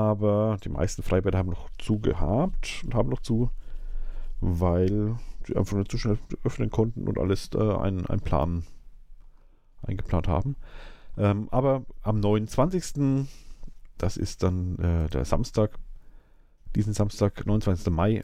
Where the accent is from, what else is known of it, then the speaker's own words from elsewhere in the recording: Würzburg, Bavaria, Germany; als Würzburger würde ich mir nicht antun, so mal durch die Innenstadt schlappen